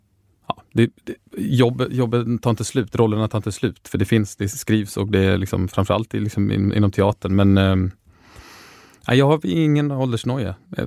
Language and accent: Swedish; Lund, Skåne, Sweden; also born or lived in Södertälje; Jag flyttade från Södertälje när jag var 4 till Lund, och ja, det var en perfekt stor småstad, eller liten storstad med närhet till kontinenten och Malmö och sådär.